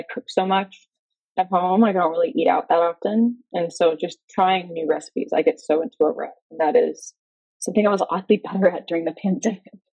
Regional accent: Florida, United States; moved away; if I had never left Florida, like where I grew up in Florida.

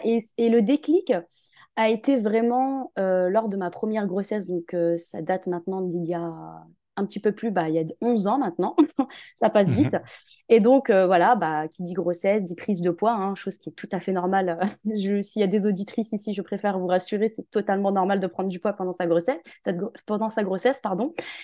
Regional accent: Hauts-de-France, France; moved away as an adult; moi, je suis arrivée en région parisienne quand je me suis mariée, mais sinon, moi, à la base, je suis originaire de l'Oise. Okay. J'ai grandi en Picardie.

